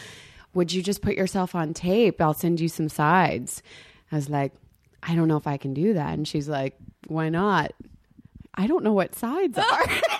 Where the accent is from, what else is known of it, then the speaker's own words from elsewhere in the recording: the South, United States; She ended up being from the South. I'm from the South.